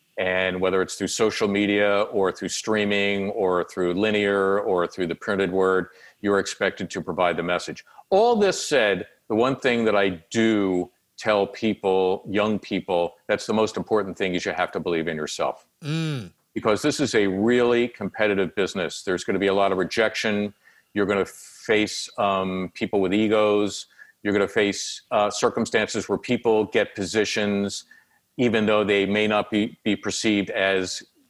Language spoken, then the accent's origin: English; Philadelphia, Pennsylvania, United States; I hearken back to the kid growing up in Northeast Philly who first began to hear those sounds when my father took me to a Sixers game when I was 8 years old.